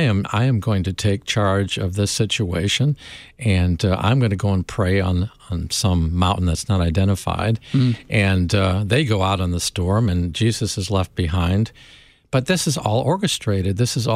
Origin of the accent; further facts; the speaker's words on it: United States; I grew up on Lake Michigan, by the way, so I love talking about water and boats and so forth.